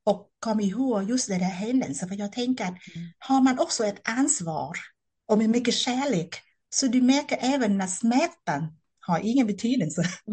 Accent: Vietnam; now in Sweden; även att Vietnam är mitt hemland

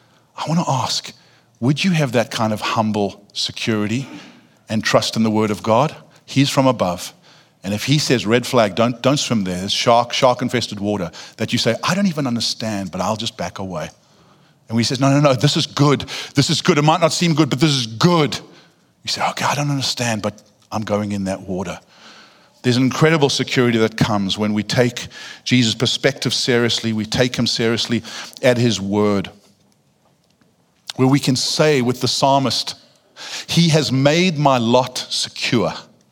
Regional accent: South Africa; I grew up surfing in South Africa

